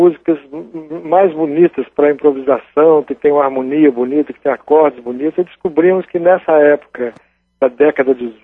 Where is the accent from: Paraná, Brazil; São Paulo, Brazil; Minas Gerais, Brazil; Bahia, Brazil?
Minas Gerais, Brazil; Belo Horizonte; also born or lived in Rio de Janeiro; Eu morei fora de Belo Horizonte, fiquei muito tempo fora daqui. Eu nasci no Rio, mas criado aqui.